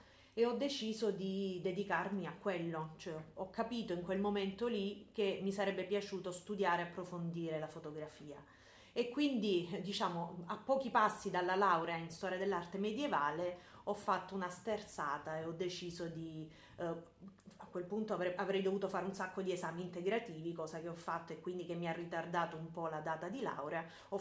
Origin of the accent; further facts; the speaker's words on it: Lecce, Apulia, Italy; moved away as an adult; also born or lived in Pisa; poi ho, diciamo, vissuto tutta la mia infanzia a Lecce, perché siamo leccesi come origini familiari